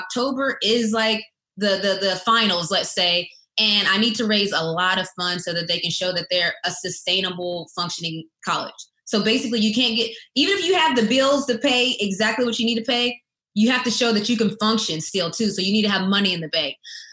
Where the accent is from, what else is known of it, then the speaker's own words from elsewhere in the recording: West Virginia, United States; being in predominantly white schools when I grew up in West Virginia, I have a lot of things that cultured me.